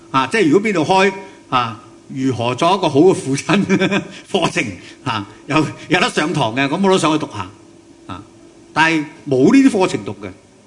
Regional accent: Hong Kong; 我特別提，即係我哋香港人啦，係咪

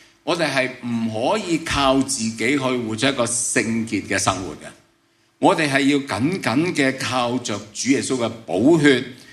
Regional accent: Guangdong, China; 所以我们中国人呢，我们广东人呢，吃了饭未啊？

